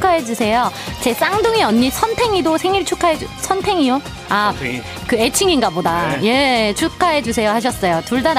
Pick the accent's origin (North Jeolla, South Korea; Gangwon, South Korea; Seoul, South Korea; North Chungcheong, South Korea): North Chungcheong, South Korea; Jecheon; 제천이신가요? 저도 제천입니다.